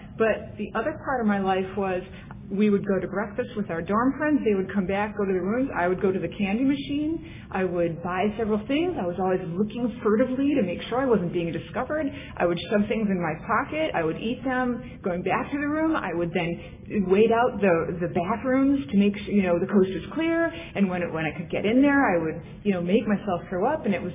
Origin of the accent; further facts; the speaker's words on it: Cleveland, Ohio, United States; I'm from Cleveland, Ohio.